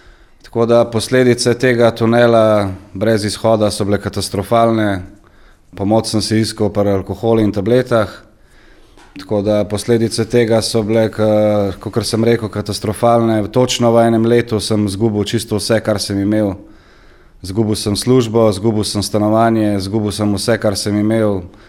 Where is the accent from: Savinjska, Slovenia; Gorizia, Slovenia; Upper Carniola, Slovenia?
Upper Carniola, Slovenia; Jesenice; now in Ljubljana, Slovenia; prihajam iz Gorenjske, iz Jesenic. Zadnja leta sem se pred 20 letih preselil v Ljubljano. Živim v Ljubljani.